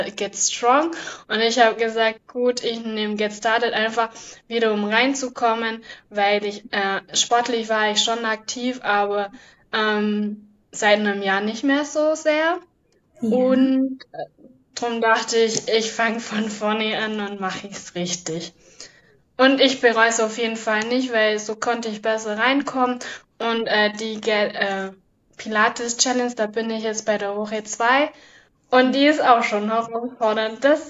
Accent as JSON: {"language": "German", "region": "Baden-Württemberg", "country": "Germany", "said": "komme aus der Nähe von Ulm."}